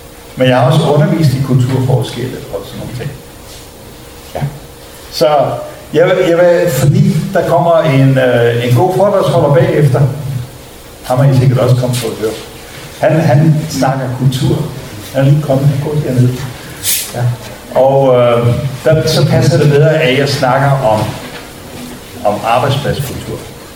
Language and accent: Danish; Gladsaxe, Capital Region of Denmark, Denmark; born there; moved away as an adult; jeg er født på Djævløen i Gladsaxe over hos Herre Jacobsen. Så, men jeg fandt hurtigt ud af, at det var meget sjovt at bo i Jylland, så jeg emigrerede herover i 75.